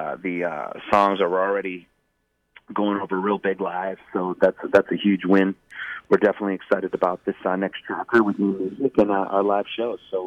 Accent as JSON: {"language": "English", "region": "Midwest", "country": "United States", "tie": "born or raised there", "said": "I mean, I think growing up in the Midwest, we're a big product of that."}